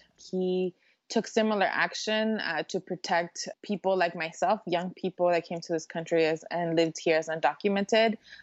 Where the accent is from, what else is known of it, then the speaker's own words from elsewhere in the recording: United States; I'm an American.